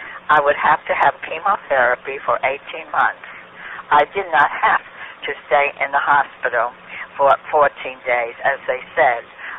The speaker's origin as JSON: {"language": "English", "town": "Trenton", "region": "New Jersey", "country": "United States", "said": "I am from Trenton, New Jersey."}